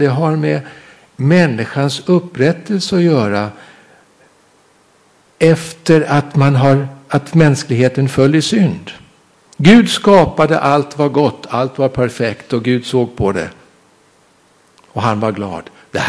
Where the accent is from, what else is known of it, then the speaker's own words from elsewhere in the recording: Mariefred, Södermanland, Sweden; born there; min bostadsort, jag är född i Mariefred. Så jag är sörmlänning från ursprunget.